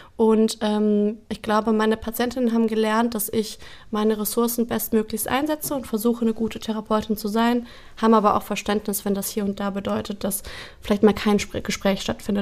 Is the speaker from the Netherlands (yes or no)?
yes; Netherlands; Ich bin in Holland groß geworden